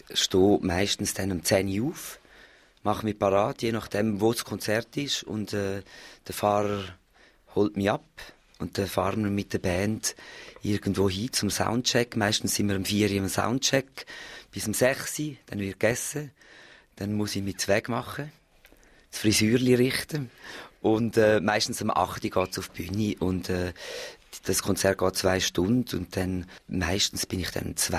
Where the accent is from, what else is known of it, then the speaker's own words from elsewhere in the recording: Amden, St. Gallen, Switzerland; Ich bin auch in der Ostschweiz aufgewachsen, in einem kleinen Dörfli, das heisst Amden, und dort hat's viele Touristen gehabt.